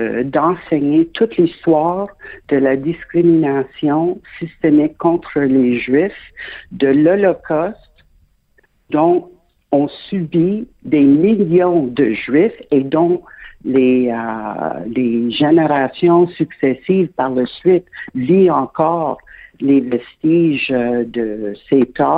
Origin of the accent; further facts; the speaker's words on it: Quebec, Canada; on nous appelait des Canadiens français. Maintenant, nous sommes des Québécois.